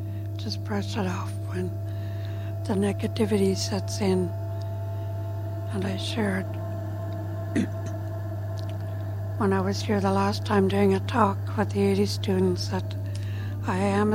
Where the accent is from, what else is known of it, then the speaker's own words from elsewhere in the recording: British Columbia, Canada; And I am from Songhees Lacoman territory, born and raised there.